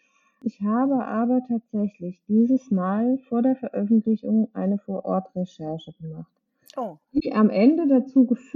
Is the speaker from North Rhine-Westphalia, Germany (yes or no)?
no; Hesse, Germany; Ich bin ja aus der Nähe von Frankfurt. Ich habe jahrelang in Frankfurt gearbeitet